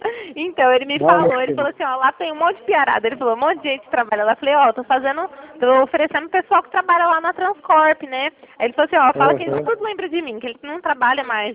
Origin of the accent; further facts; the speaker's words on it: Ribeirão Preto, São Paulo, Brazil; sou daqui de Ribeirão mesmo.